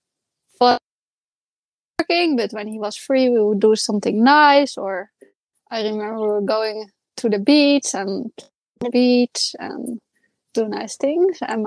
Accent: Oude Tonge, South Holland, Netherlands; I'm coming from the Netherlands. So I was in the Netherlands in a small village called Oude Tonge.

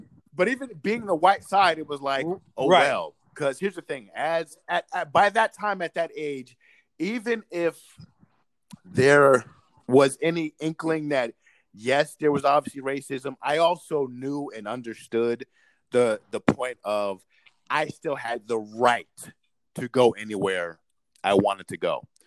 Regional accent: Colfax, Louisiana, United States; I'm from Colfax, Louisiana.

